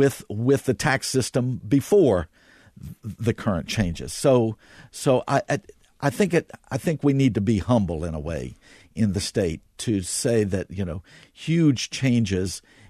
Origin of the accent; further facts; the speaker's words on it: Louisiana, United States; I grew up in Louisiana. Much of the time I was growing up, Russell Long was the United States Senator's chair of the Finance Committee